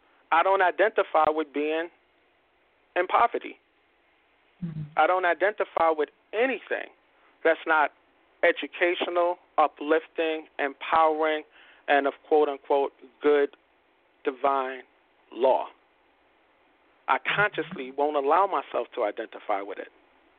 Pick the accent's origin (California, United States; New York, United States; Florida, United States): New York, United States; Brooklyn; I'm from Brooklyn. I'm a guy from Brooklyn. You know what I'm saying? I grew up, you know, Lafayette Gardens.